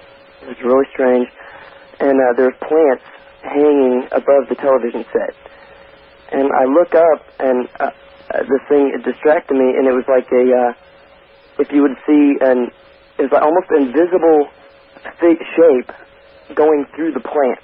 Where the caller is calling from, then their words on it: Overland Park, Kansas, United States; Yeah, Art, I'm calling from Overland Park, Kansas.